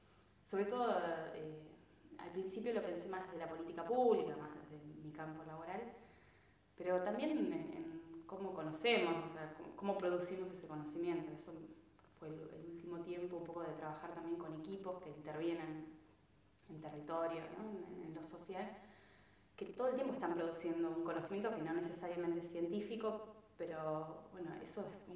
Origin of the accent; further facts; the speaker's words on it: Bariloche, Río Negro, Argentina; De hecho, me acuerdo, yo soy de Bariloche